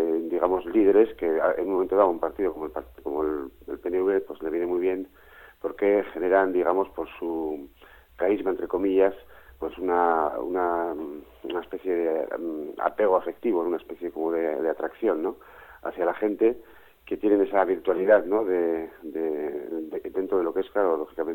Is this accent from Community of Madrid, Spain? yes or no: no; Bilbao, Basque Country, Spain; Yo, de hecho, soy de origen bilbaíno